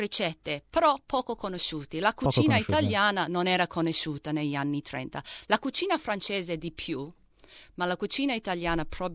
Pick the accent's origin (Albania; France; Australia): Australia; sono figlia di immigrati italiani, però sono cresciuta qui in Australia